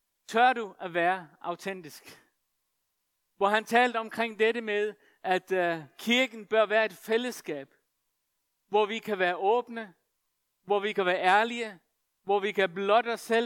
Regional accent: Faroe Islands; Jeg kommer fra Færøerne.

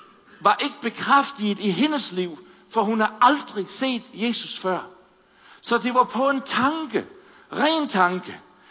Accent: North Denmark Region, Denmark; nu er jeg opvokset i Nordland, nordjysk grønlangkål. Den er der bare.

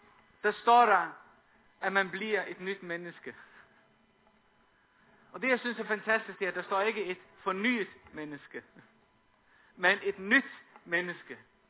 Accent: Faroe Islands; derhjemme på Færøerne, hvor jeg kommer fra

